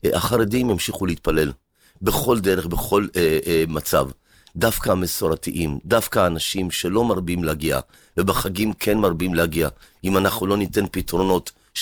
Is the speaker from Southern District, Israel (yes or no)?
yes; Southern District, Israel; אנחנו באים מהדרום, ואתה יודע, בדרום נופלים טילים